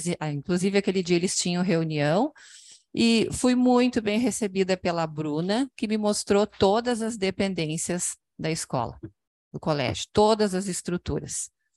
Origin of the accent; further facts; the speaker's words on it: Douradilho, Rio Grande do Sul, Brazil; nós temos alunos, inclusive do Douradilho, que eu sou do Douradilho, que frequentam a escola